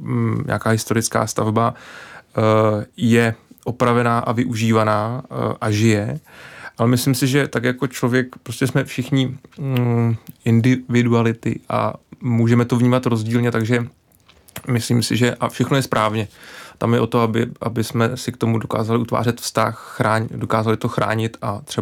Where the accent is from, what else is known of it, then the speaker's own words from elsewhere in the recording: South Bohemian Region, Czechia; jak už bylo řečeno, tak jsem hrdý Jihočech a nedokázal jsem si úplně představit zakládat rodinu a žít dlouhodobě ve velkém městě v Praze